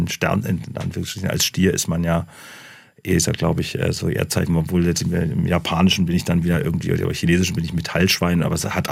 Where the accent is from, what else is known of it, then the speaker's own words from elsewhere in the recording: Berlin, Germany; now in Stuttgart, Germany; Berlin ist meine Heimat, das ist einfach so